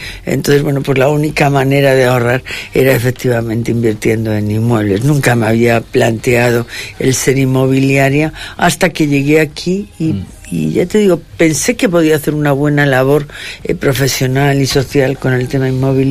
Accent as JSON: {"language": "Spanish", "town": "Madrid", "region": "Community of Madrid", "country": "Spain", "lives_now": "Santander, Spain", "said": "cuando vine aquí a vivir a Santander, yo soy de Madrid"}